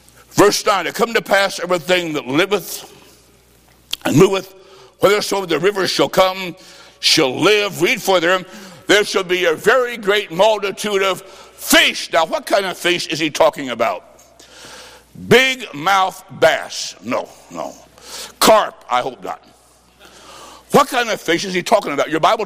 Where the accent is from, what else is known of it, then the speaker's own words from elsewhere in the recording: Illinois, United States; Ma'am, I'm from Illinois. Back there is 20 below.